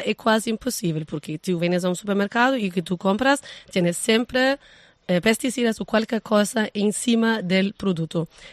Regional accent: Berlin, Germany; Spanish is a second language; yo soy alemana, yo soy de Berlín.

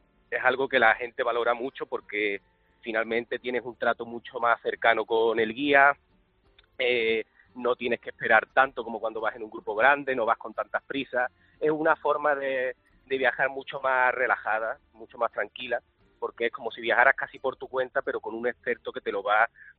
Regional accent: Andalusia, Spain; yo siempre he sido un apasionado de mi tierra. Mis padres vienen del campo, vienen de pueblo y siempre he estado en contacto con la naturaleza y con muchas de estas actividades que habéis visto y quería poner valor sobre todo lo que es nuestra comarca, la comarca de la Axarquía

